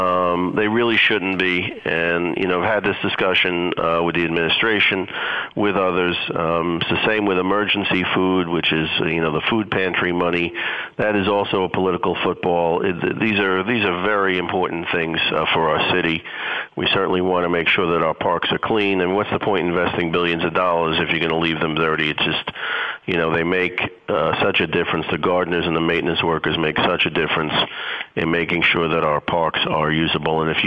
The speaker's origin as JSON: {"language": "English", "town": "New York City", "region": "New York", "country": "United States", "tie": "born or raised there", "said": "I grew up in Pominock houses, and you know, in those days, you'd have 200 or 300 parents at a PTA meeting."}